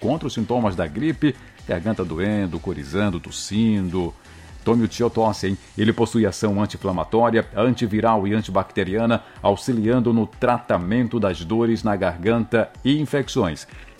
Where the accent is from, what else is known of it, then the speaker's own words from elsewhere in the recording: Gongogi, Bahia, Brazil; Gongugi, minha terra natal